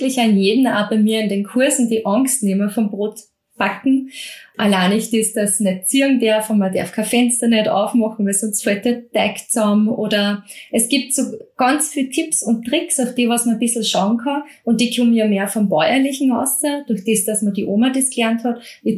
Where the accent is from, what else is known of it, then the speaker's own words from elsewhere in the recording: Lower Austria, Austria; Ich komme aus dem Mostviertel.